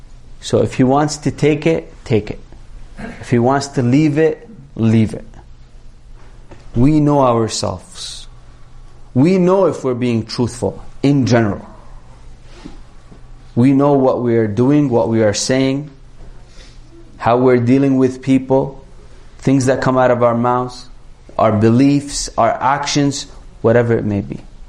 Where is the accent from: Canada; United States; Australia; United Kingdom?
Canada; Toronto, Ontario; I was raised here in Canada. Originally I'm from Palestine. Alhamdulillah, you know, I've been in Toronto most of my life. I studied in Medina.